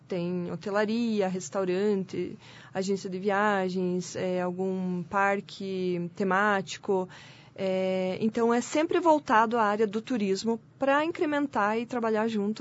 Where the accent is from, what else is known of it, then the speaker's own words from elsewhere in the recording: Cruz Machado, Paraná, Brazil; Sou natural de Cruz Machado, então, já estou há 18 anos aqui na cidade e trabalho o turismo tanto aqui quanto lá também, porque lá é minha terra natal